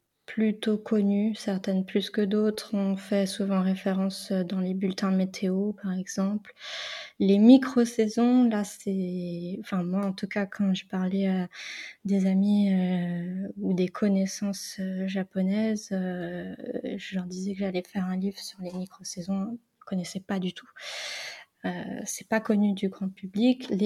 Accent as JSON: {"language": "French", "region": "Brittany", "country": "France", "said": "en tant que bretonne, moi, c'est vraiment des fleurs qu'on retrouve partout en Bretagne. Donc, c'est quelque chose qui fait appel à mon enfance"}